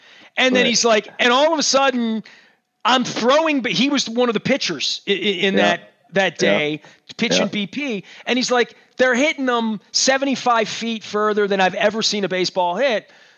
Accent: Dundalk, Maryland, United States; I grew up in Colgate and Dundalk. There's no doubt about it.

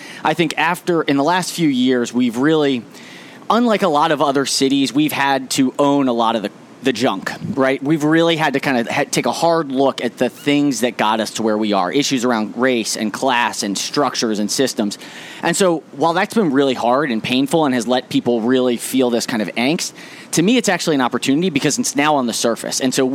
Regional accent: Silver Spring, Maryland, United States; growing up in Silver Spring, I was very fortunate and felt very blessed

